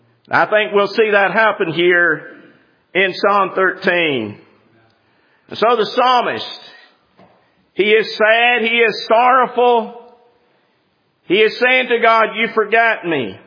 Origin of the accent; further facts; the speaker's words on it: the South, United States; You know, I said, I'm from the South. And I said, in the South, we fix things.